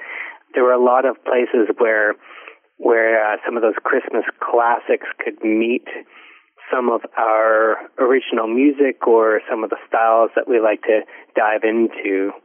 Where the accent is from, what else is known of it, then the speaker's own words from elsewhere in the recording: Ontario, Canada; as people know it here in Ontario, and I grew up in Ontario, so we all learned it in school.